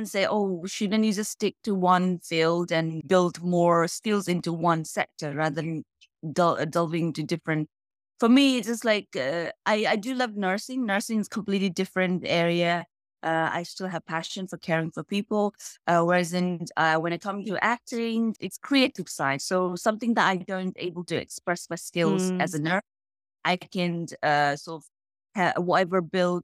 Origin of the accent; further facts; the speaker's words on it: Pokhara, Gandaki Province, Nepal; also born or lived in Hong Kong; my dad was in British Army. That's why I was born in Hong Kong. And then once, I think we stayed there for 2 years. So then we came back to Pokhara, which is my hometown.